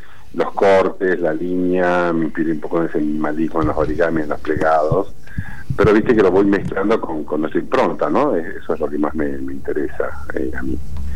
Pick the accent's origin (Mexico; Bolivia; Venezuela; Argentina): Argentina; Salta; Yo soy salteño.